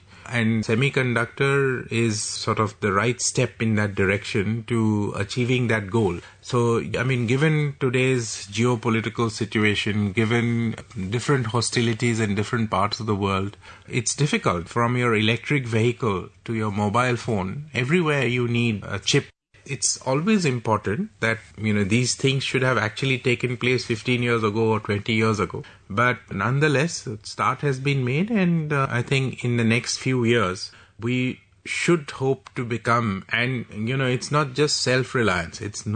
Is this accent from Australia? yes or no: no; Assam, India; in my home state, in Assam